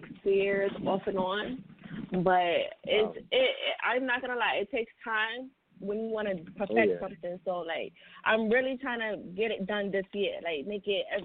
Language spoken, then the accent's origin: English; Brooklyn, New York, United States; I'm from Brooklyn, New York.